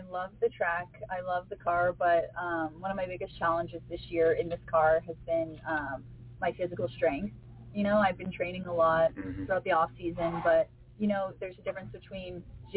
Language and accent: English; Denver, Colorado, United States; Yes, I'm from Denver.